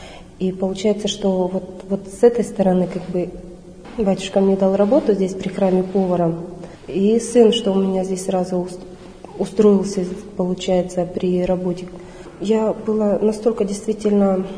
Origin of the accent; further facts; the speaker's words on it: Kazakhstan; moved away; Я приехала сюда, приехала из Казахстана.